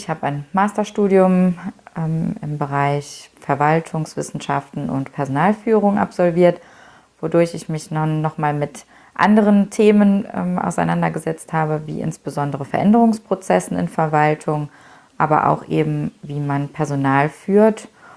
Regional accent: North Rhine-Westphalia, Germany; Ich bin ein Kind der Eifel, ich bin hier aufgewachsen und ich lebe sehr gerne hier. 2010 habe ich daher entschieden, zur Gemeinde Blankenheim zu wechseln und damit auch den Schritt zurück in die Eifel vorzunehmen.

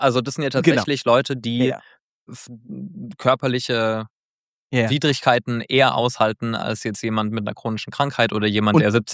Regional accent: Baden-Württemberg, Germany; ich komme ja aus Nordbaden, das ist ja ein Katzensprung von Hessen entfernt, auch aus einer ländlichen Gegend

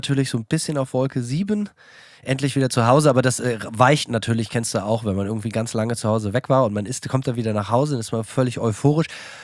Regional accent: United States; Es ist halt einfach so, ich bin Amerikaner.

